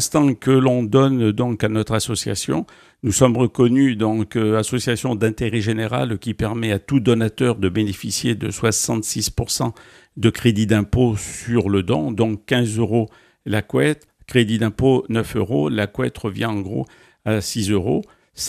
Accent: Nouvelle-Aquitaine, France; les températures du Népal l'hiver, ce ne sont pas celles de chez nous au Pays Basque

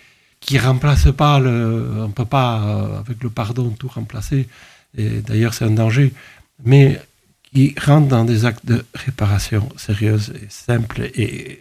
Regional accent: Nouvelle-Aquitaine, France; en tant que chrétien et en tant que basque.

